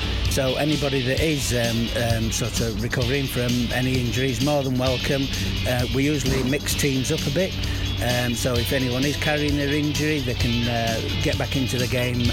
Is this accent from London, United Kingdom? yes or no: no; Harrogate, Yorkshire and the Humber, United Kingdom; I'm from Harrogate.